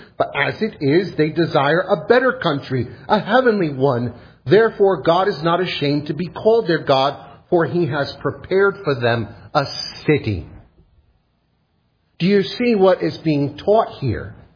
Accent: United States; I'm journeying through. I'm there for a temporary season, but I am not Belarusian. I'm American.

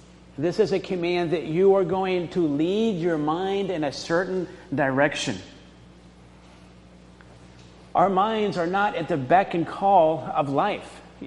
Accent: Florida, United States; I grew up in Florida, and we were fishing

